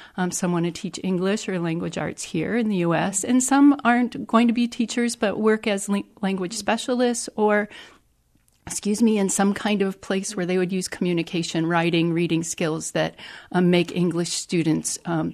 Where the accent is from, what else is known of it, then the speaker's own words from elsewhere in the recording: Columbus, Ohio, United States; I grew up in Columbus, Ohio.